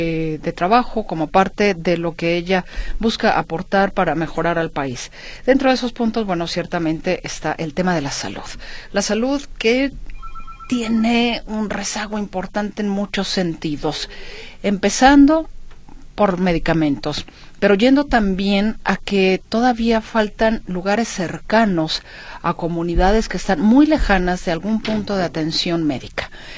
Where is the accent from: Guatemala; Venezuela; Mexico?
Mexico; Creo que como mexicanos debemos esperar a que haya buenos resultados